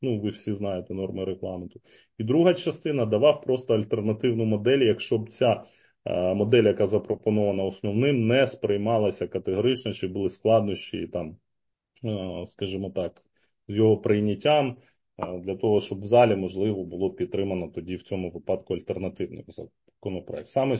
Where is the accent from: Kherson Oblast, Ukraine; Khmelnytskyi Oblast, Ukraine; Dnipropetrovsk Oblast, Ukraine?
Dnipropetrovsk Oblast, Ukraine; Dnipro; Ну, як я вже зазначив, я з Дніпра, тому чудово знаю